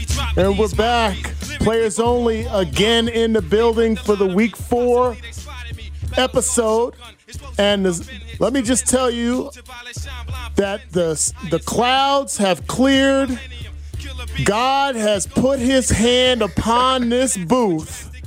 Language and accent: English; East Coast, United States; accent: East Coast; You see how my East Coast accent came back real quick?